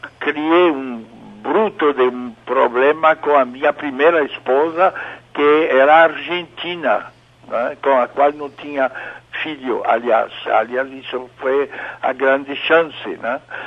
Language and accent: Portuguese; France; Eu sou francês, né?